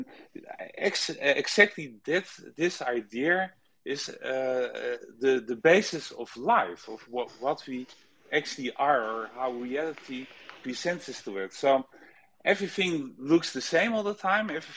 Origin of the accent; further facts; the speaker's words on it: Netherlands; English is a second language; also born or lived in Los Angeles, United States; I'm from Holland, you know, Netherlands. Netherlands, you know, it's all man-made, man-touched.